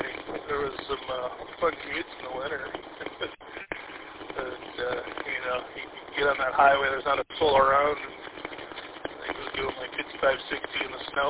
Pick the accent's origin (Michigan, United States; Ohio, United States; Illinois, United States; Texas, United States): Michigan, United States; Warren; born or raised there